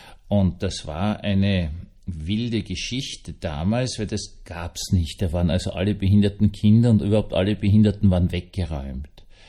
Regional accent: Vienna, Austria; Also ich bin in Schloss Schönbrunn aufgewachsen und im Schlossgarten Schönbrunn de facto aufgewachsen.

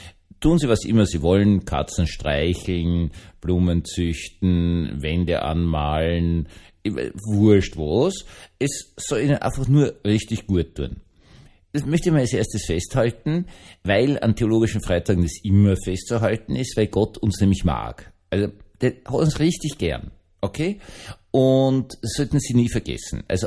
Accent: Vienna, Austria; Ich als Österreicher, gerade als Wiener, bin ja schon viel, viel emotionaler.

